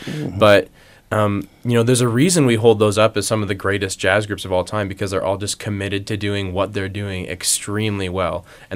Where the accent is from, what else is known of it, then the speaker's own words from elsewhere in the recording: Richland, Washington, United States; I grew up in Richland, Washington, and the claim to fame in that region is the Hanford site